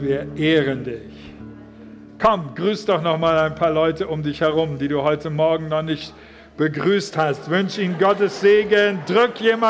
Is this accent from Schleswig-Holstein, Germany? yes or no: yes; Rendsburg, Schleswig-Holstein, Germany; Es gab in meiner Heimatstadt in Rendsburg in Schleswig-Holstein eine Zeltevangelisation.